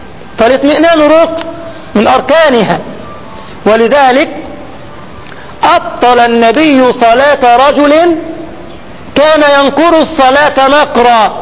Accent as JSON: {"language": "Arabic", "country": "Egypt", "said": "عندنا في مصر لما دخلنا القوات المسلحة الجيش"}